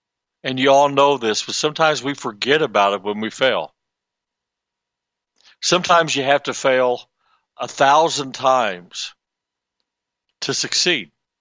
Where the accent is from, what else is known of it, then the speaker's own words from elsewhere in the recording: Illinois, United States; but I'm from Southern Illinois, and we lived out in the country.